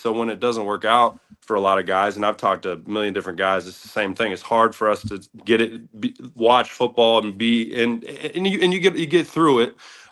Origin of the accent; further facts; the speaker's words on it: Tampa, Florida, United States; I'm from the Tampa area originally.